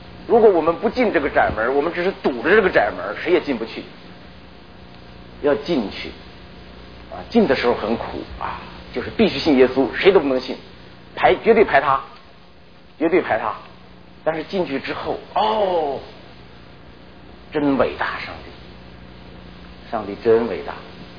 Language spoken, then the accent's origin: Chinese; China; 像我们大陆出来的啊这样的，特别是学文科的。